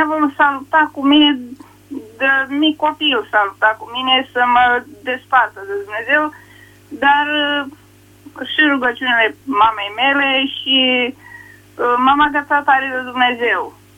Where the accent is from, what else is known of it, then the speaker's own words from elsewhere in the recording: Colonești, Olt County, Romania; Eu sunt din Comuna Colonești, din comunitatea Mărghia